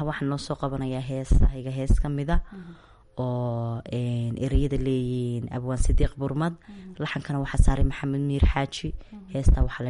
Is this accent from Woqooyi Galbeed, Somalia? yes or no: yes; Hargeisa, Woqooyi Galbeed, Somalia; anigu waxaan dhashay 1993 waxaan ku dhashay magaalada Hargeysa halkaas aan ku barbaaray halkaas aan wax ku bartay halkaas baanan jooga